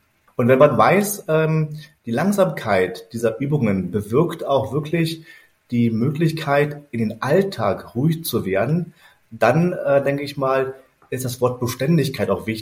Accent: Berlin, Germany; born there; Ja, ich bin in Berlin geboren

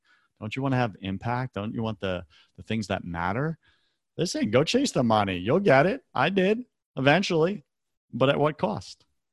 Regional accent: New York, United States; I'm from New York.

